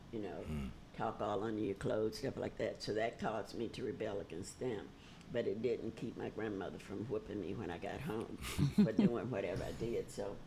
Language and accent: English; Arkansas, United States; of course, I grew up in Arkansas, and some of the pictures and the illustrations here remind me of where I grew up